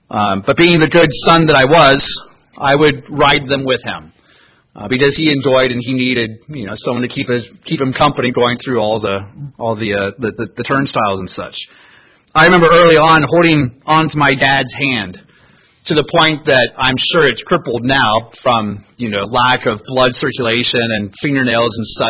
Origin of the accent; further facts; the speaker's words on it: Cincinnati, Ohio, United States; And growing up in Cincinnati, they have this one theme park there that's very well known.